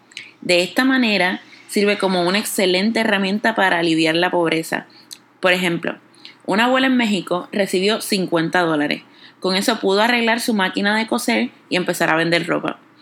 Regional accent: San Juan, Puerto Rico; soy de San Juan, Puerto Rico

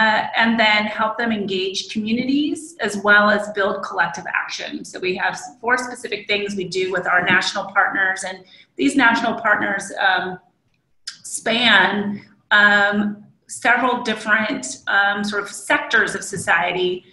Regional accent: California, United States; I am from Orange County, California, Southern California, and I see there's at least one person from SoCal on the phone.

